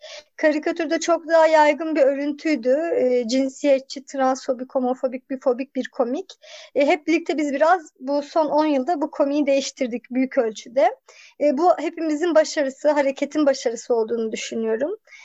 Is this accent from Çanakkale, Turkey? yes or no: no; Ankara, Turkey; born there; Ben 87'de Ankara doğumluyum.